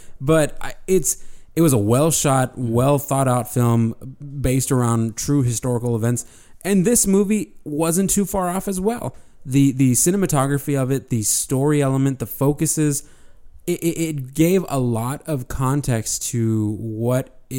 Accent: Texas, United States; I must have missed that course, because, and I'm from Texas.

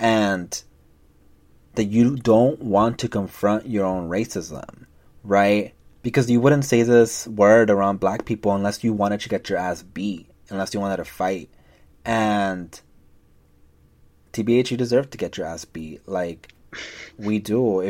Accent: Los Angeles, California, United States; I grew up in Southeast

